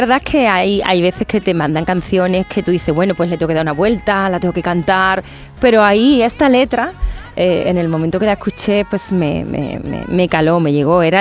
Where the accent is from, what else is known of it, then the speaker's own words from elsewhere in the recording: Coria del Río, Andalusia, Spain; Un vídeo además grabado en mi tierra, en Coria, aquí en Sevilla, en el Parque María Luisa.